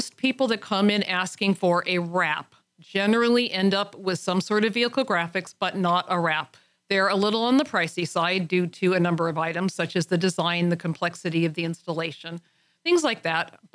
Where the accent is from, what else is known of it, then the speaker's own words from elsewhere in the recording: California, United States; we grew up in Southern California.